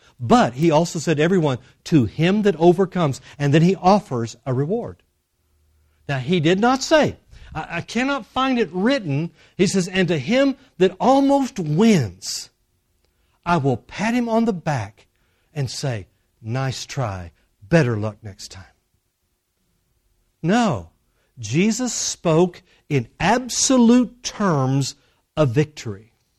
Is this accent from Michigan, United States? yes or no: no; Texas, United States; It happens when I believe and fight the fight of faith. All of it's that way.